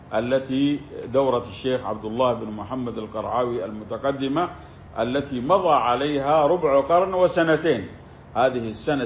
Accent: Saudi Arabia

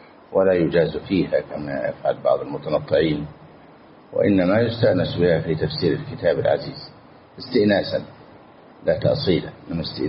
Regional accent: Egypt; حتى عندنا في مصر

